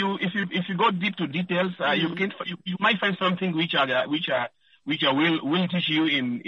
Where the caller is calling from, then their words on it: Windhoek, Khomas, Namibia; From Window.